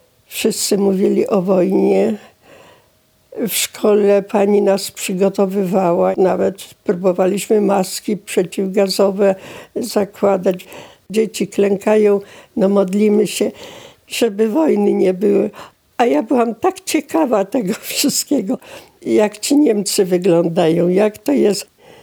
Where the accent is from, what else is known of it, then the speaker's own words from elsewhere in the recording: Przyłęk, Świętokrzyskie Voivodeship, Poland; Podczas wojny mieszkałam w Przyłęku. Wówczas to był Poczta Secemin, powiat Włoszczowa, województwo kieleckie. Mieszkałam w takim małym domku z rodzicami